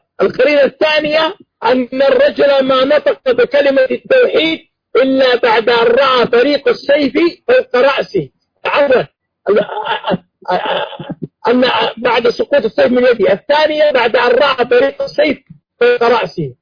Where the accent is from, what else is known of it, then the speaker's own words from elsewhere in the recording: Saudi Arabia; عندنا في السعودية